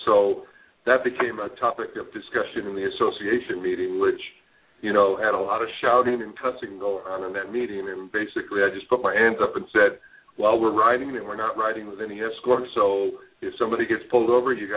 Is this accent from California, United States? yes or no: yes; Culver City, California, United States; now in Burbank, United States; I'm born and raised in Culver City, so I know exactly how the police department is there